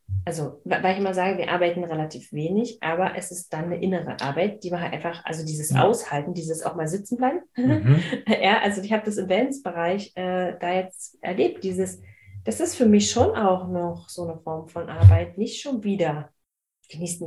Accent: Berlin, Germany; ich bin in Marzahn aufgewachsen.

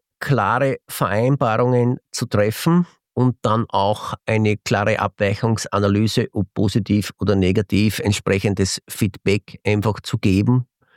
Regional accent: Ampflwang, Upper Austria, Austria; ich habe bei einer Fensterbankfirma in Ampfelwang in meinem Heimatort gearbeitet.

